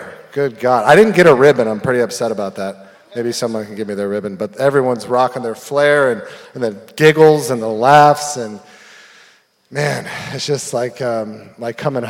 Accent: Hermosa Beach, California, United States; I was born and raised in Hermosa Beach, like Mom said.

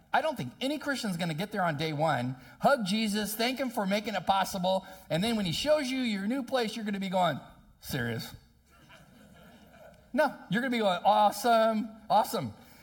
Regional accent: California, United States; Hard as a Californian for me to get used to sunsets here because there's just trees all around my house.

